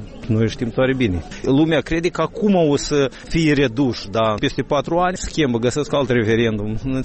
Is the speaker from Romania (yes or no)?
no; Nișcani, Călărași District, Moldova; Eu sunt din Nișcani, din 2500 au rămas 1000 de cetățeni, dintre care peste 60% sunt pensionari.